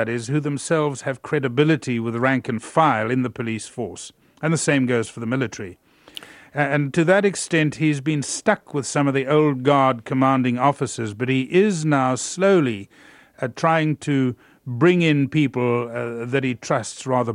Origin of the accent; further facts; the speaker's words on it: South Africa; I can stand up and proclaim with pride that I am a South African.